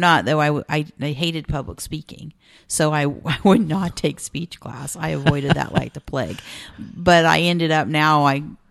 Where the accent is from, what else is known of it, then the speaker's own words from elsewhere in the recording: United States; Well, I grew up outside of Marysville in Oliverst.